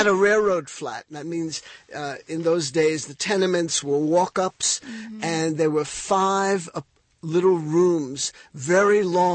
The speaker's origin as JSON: {"language": "English", "country": "Armenia", "second_language": "English", "said": "Well, they didn't even know what Armenia was. I was constantly explaining it to people. I was being called Albanian or Argentinian."}